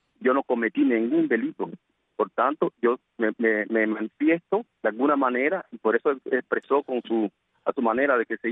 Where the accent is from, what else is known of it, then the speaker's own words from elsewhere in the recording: Cuba; como líder de los jóvenes, como joven cubano, al fin